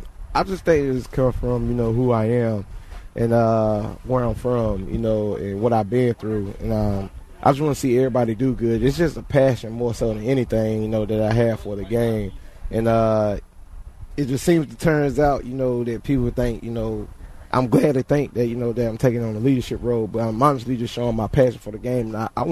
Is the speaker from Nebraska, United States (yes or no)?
no; Goldsboro, North Carolina, United States; All right, so I'm from Goldsboro, North Carolina.